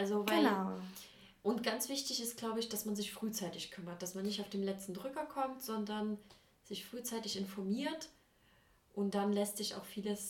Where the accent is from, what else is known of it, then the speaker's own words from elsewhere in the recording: Saxony, Germany; ich bin ja in Sachsen auch zur Schule gegangen